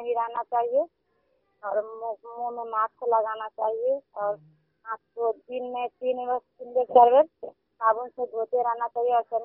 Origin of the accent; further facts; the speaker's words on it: Bangla Chaukan, India; मैं ग्राम बांगला चौकान की रहने वाली हूँ, थानापुर हवेली है